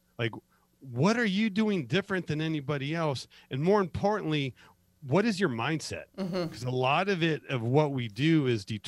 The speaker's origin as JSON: {"language": "English", "town": "Las Vegas", "region": "Nevada", "country": "United States", "tie": "born or raised there", "said": "I'm born and raised in Las Vegas. I went into the Army right after high school"}